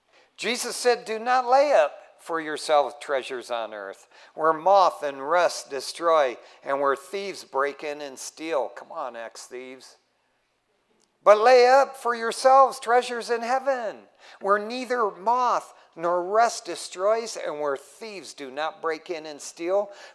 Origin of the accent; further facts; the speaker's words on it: Detroit, Michigan, United States; we were going to move back to Detroit, man. You know, I could get a job back there in my hometown.